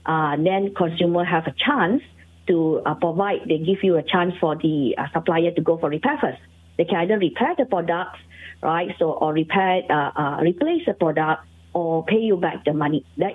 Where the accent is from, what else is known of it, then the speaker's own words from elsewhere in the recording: Malaysia; I think Malaysian consumer behavior, we are very good, you know. At our being Malaysian, we are, never mind, you know, I am too bad, I buy a wrong thing, you know.